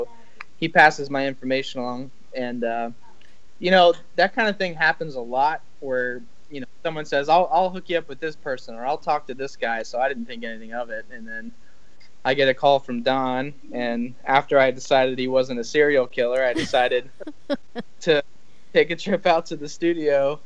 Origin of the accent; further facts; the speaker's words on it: Virginia, United States; And she is Canadian, and I'm from Virginia, so we just decided to give long distance a try.